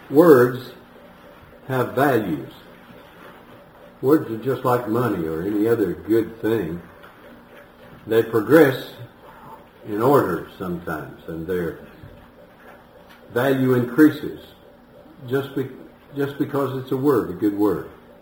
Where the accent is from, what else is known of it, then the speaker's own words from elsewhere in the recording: Lubbock, Texas, United States; I once took a trip from Houston back to Lubbock, where I grew up in Texas, with a couple of college girls.